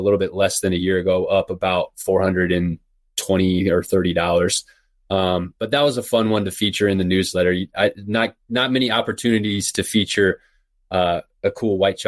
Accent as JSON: {"language": "English", "region": "Illinois", "country": "United States", "said": "You know, country Illinois too. I'm from Illinois."}